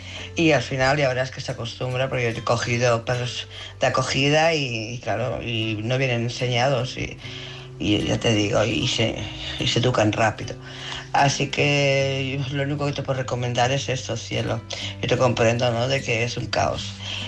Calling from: Barcelona, Catalonia, Spain; de Barcelona.

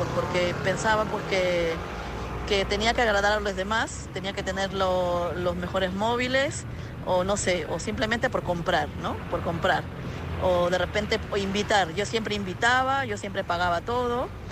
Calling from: Madrid, Community of Madrid, Spain; de Madrid.

